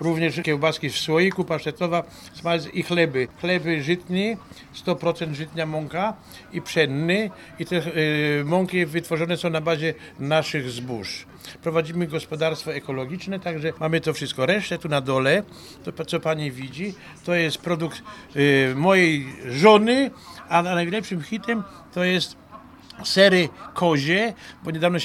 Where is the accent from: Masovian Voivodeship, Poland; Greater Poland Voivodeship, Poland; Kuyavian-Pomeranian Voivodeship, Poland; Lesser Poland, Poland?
Kuyavian-Pomeranian Voivodeship, Poland; Jeżewo; Jestem z Kociewia, a dokładnie z Jeżewa.